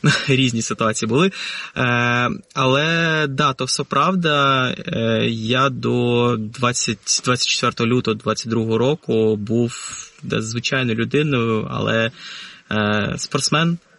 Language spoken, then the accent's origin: Ukrainian; Odesa, Odesa Oblast, Ukraine; first language Russian; Ukrainian is a second language; moved away as an adult; от я з дитинства виховувався в Одесі, я був російськомовним одеситом, таким типовим російськомовним одеситом